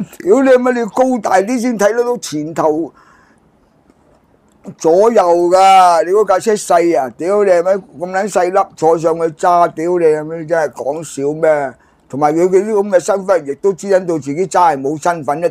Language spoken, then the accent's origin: Cantonese; China; 點我哋中國人點解俾美鬼佬玩啫？